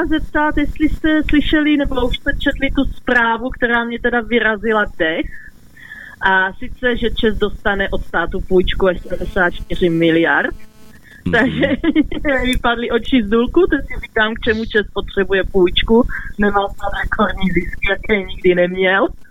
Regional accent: Moravia, Czechia; to jsem z Moravy

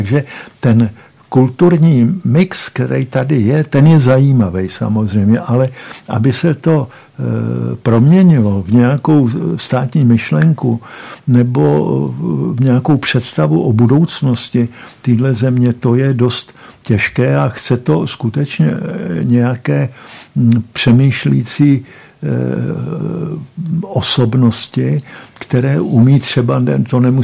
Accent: Prague, Czechia; born there; Rodina pochází od Olomouce. Já jsem se narodil v Praze. Jeden dědeček byl ze Strakonic

